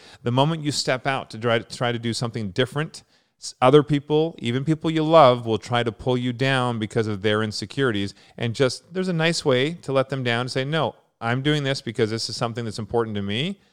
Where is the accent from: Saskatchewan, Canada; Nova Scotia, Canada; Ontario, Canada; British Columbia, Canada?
British Columbia, Canada; Vancouver; I grew up in Vancouver as well.